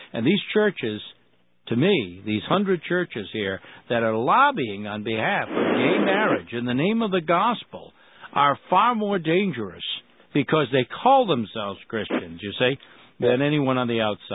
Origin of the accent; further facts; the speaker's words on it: Rhode Island, United States; right here in my home state, Rhode Island